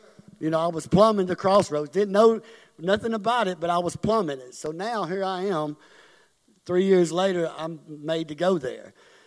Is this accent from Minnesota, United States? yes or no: no; Columbus, Mississippi, United States; I'm from Columbus, Mississippi. I'm 47 years old.